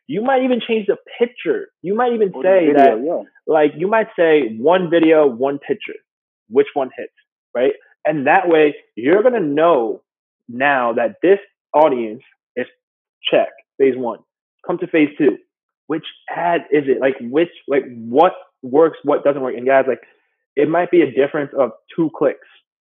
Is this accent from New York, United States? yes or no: yes; New York, United States; Like, Yeah, like we're from New York, right?